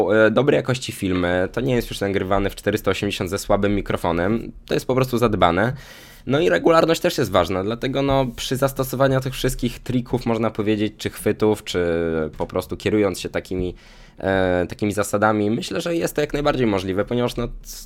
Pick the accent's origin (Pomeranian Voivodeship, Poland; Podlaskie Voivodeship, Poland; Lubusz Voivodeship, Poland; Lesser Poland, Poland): Podlaskie Voivodeship, Poland; now in Warsaw, Poland; czy mam wrócić na moje rodzinne, do moich rodzinnych stron na wschodzie Polski, Podlasie pozdrawiam, elo.